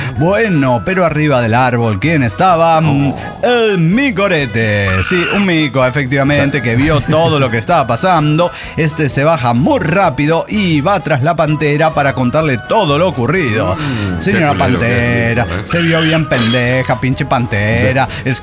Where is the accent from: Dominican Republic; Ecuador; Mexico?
Mexico; Torreón, Coahuila; Soy el inmortal de Torreón, Coahuila.